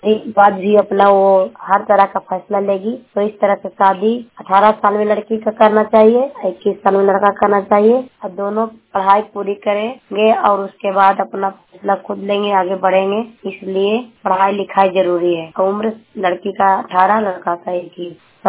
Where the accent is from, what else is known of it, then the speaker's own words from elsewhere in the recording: Chero, Bihar, India; मैं अनौत ब्लॉक चेरो गांव जिला नालंदा का रहने वाली हूँ